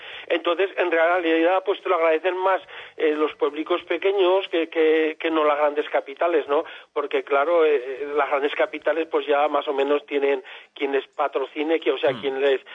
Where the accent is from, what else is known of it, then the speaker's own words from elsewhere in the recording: Tarazona, Aragon, Spain; pues yo de Tarazona, pues no sé, me parece que tengo hasta las baldosas sacadas, ¿no?, de mi pueblo